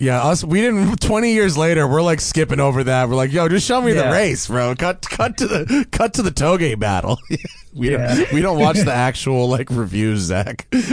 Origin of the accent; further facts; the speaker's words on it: United States; it introduced me as an American to a lot of the brand name Japanese tuners